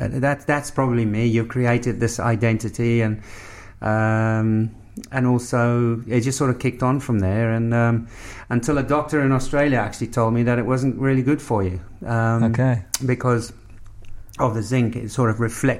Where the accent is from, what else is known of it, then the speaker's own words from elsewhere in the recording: South Africa; if you're a young kid in South Africa, you want to play for the Springboks.